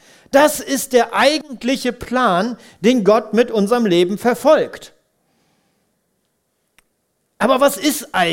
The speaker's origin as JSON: {"language": "German", "town": "Bad Harzburg", "region": "Lower Saxony", "country": "Germany", "tie": "born or raised there", "said": "Ich bin aufgewachsen in Bad Harzburg und meine Eltern haben irgendwann am Stadtrand ein Haus gebaut und daneben war ein Feld."}